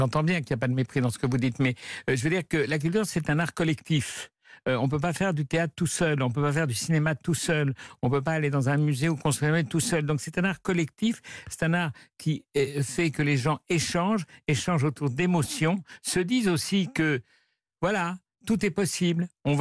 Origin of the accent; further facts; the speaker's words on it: Pyrenees, France; on a quelque chose en commun, c'est qu'on est des Pyrénées tous les deux.